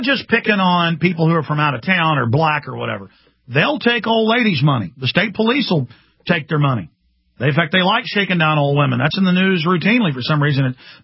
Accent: Texas, United States; I've been pulled over in counties, even though I'm from Texas

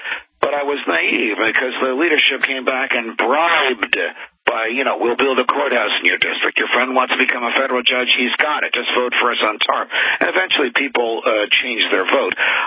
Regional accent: New Jersey, United States; There's a famous case in my home state of New Jersey

